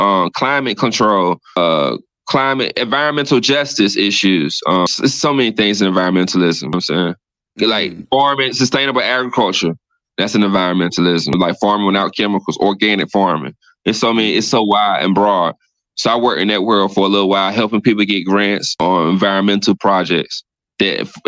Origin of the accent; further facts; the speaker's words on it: Weldon, North Carolina, United States; What's crazy about it is the house I grew up in Weldon, in Hurricane Floyd, my eighth grade year